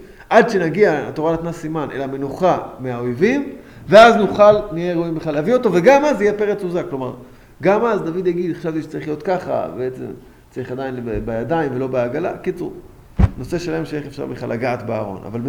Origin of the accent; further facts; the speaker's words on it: Efrat, West Bank, Israel; כשאני גדלתי באפרתה